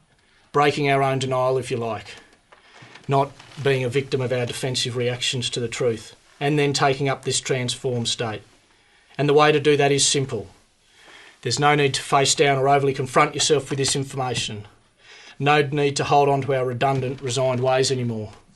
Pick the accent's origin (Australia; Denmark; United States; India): Australia; Sydney, New South Wales; I grew up in Sydney, had a pretty typical Australian upbringing